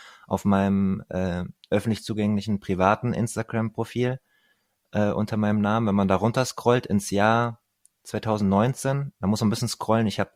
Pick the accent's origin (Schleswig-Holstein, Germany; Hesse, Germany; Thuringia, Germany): Hesse, Germany; als gebürtiger Hesse, der 5 Stunden von München entfernt wohnt